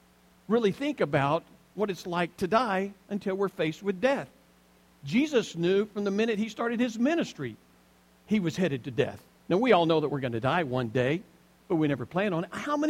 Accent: Alabama, United States; I grew up in Alabama, so it's like, y'all are going to get it.

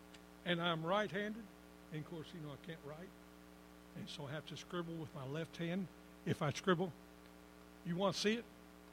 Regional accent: Chautauqua, United States; our song leader in the church I grew up in Chautauqua, he prayed, and he was an old man

